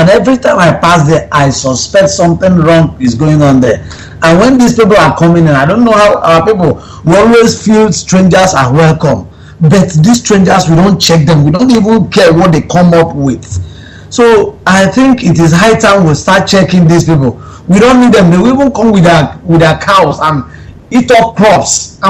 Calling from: Nigeria; I'm calling from Nigeria.

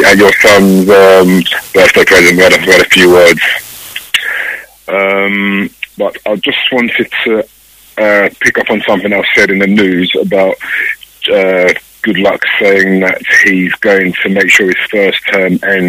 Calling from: London, United Kingdom; I'm from Inza Ozoblo. I'm from London at the moment.

